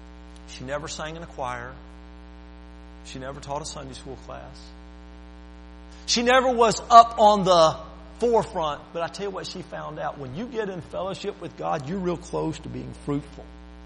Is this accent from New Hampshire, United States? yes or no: no; Alabama, United States; born there; Lord, I know I was born in Alabama, but please.